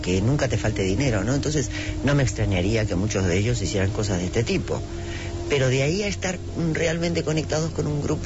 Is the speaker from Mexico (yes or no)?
no; Argentina; Soy argentina.